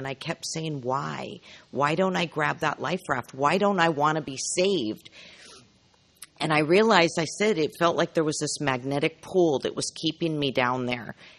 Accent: San Diego, California, United States; I'm from San Diego.

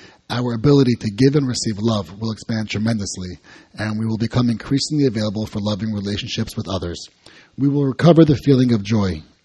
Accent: New York, United States; I'm from New York.

